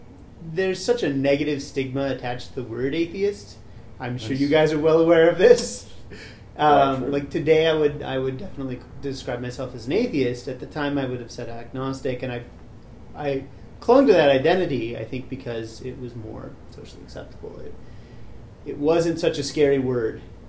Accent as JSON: {"language": "English", "town": "Midvale", "region": "Utah", "country": "United States", "tie": "born or raised there", "said": "I grew up in Midvale, so up south."}